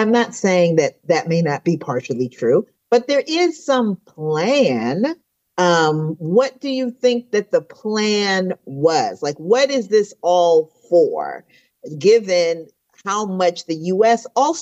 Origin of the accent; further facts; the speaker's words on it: Ghana; I mean, I'm a person from Ghana, and I know, you know, lived on the continent for a while